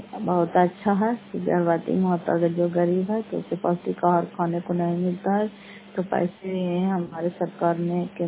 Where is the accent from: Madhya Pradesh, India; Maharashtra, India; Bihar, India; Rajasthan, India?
Bihar, India; Fatehpur; घर फतेहपुर, पंचायत मकौका, जिला नालंदा, क्रापसराय ब्लॉक की निवासी हूँ।